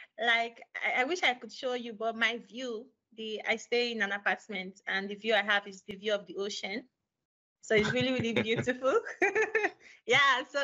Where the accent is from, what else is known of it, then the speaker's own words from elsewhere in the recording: Nigeria; moved away as an adult; now in Malta; Yes, yeah. I'm from Nigeria.